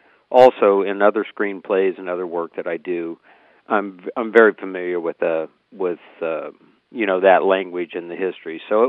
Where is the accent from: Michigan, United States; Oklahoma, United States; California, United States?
Oklahoma, United States; I'm a big fan of the West. As I said, growing up in Oklahoma, the stories from the old days excite me.